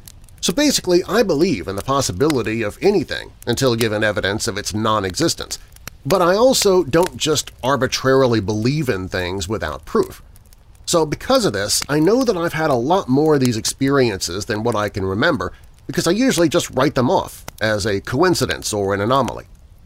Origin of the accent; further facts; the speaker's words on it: Olathe, Kansas, United States; I'm a Kansas boy myself. Olathe, Kansas, by the way. That's my hometown. I don't live there anymore, but that's where I'm from.